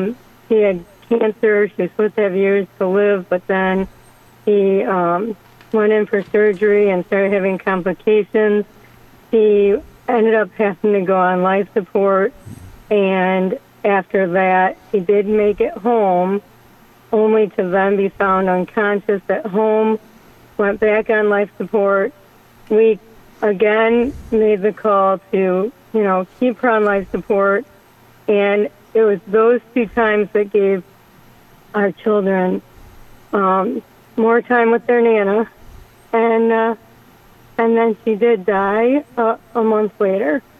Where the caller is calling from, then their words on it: Bloomington, Illinois, United States; I'm calling from Bloomington, Illinois, and thank you for taking my call.